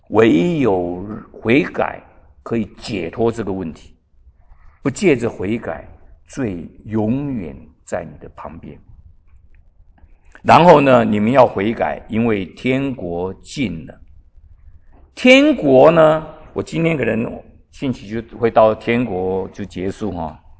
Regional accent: China; 所谓的我们中国人说举头三尺有神明

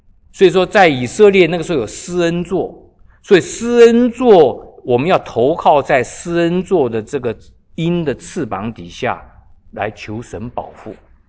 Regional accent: China; 我们中国人观念是这样子啊，我们在那种环境中长大的就是这样子啊

